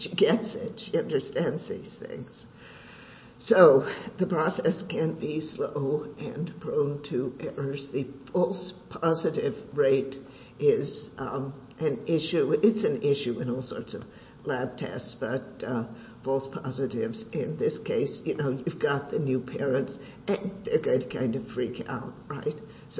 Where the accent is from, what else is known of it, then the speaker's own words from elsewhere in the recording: Kentucky, United States; I know in my home state of Kentucky